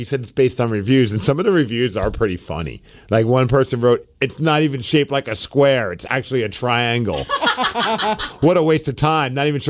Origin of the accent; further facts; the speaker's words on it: New York, United States; And I did because I grew up in New York